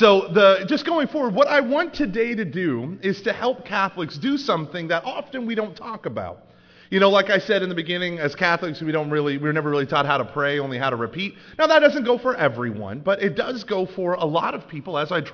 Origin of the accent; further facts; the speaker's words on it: Oklahoma, United States; now in Texas, United States; Now, I was raised in Oklahoma originally. I got to Texas as soon as I could. But I was raised in Oklahoma.